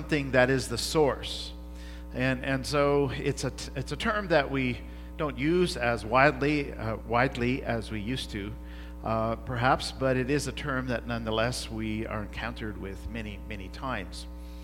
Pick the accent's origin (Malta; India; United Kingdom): India; now in Canada; when I came from India to Canada, I had to go through what they call culture shock